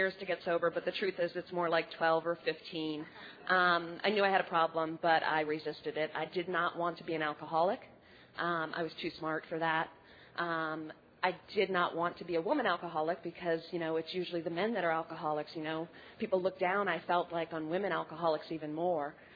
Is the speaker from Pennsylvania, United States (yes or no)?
no; Chicago, Illinois, United States; I'm an alcoholic. I'm from Chicago.